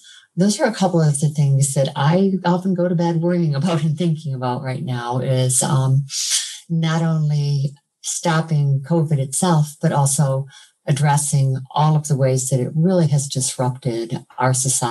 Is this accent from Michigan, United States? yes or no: yes; Michigan, United States; When we look at what's going on in Michigan, which is my home state, by the way